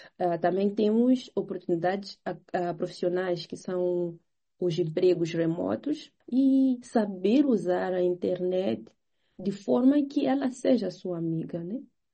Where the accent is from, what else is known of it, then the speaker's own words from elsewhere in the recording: Mozambique; E sendo moçambicana, hoje eu digo que não existe nenhum lugar no mundo que eu ia gostar de viver para sempre, além do meu próprio país, né?